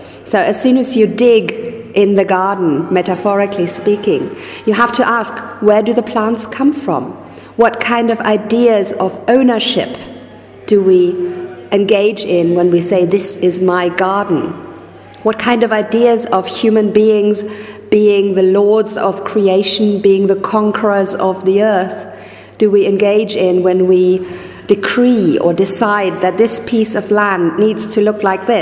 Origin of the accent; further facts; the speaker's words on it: Germany; now in Netherlands; I'm originally from Germany, but I currently work in the Netherlands at the University of Groningen